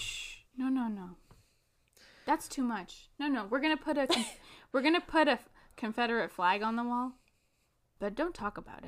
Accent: Canada; we're both Canadian.

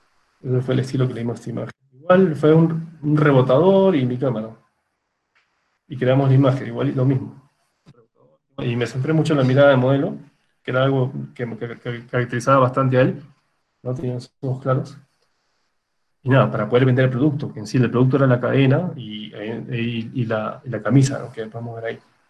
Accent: Lima, Peru; yo soy limeño ya, pero bueno, mi papá es arequipeño y yo me siento arequipeño.

